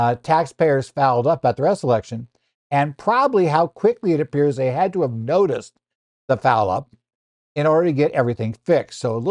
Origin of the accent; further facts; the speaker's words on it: Arizona, United States; As I noted, my home state of Arizona was one of those 12 where you could sign up and use the direct file program.